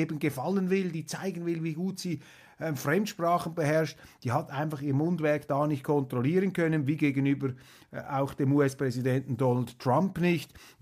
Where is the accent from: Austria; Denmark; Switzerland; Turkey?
Switzerland; Und da muss man schon aufpassen als Schweizer, inwiefern man sich da als Abkömmling eines neutralen Landes in einem anderen Land positionieren will.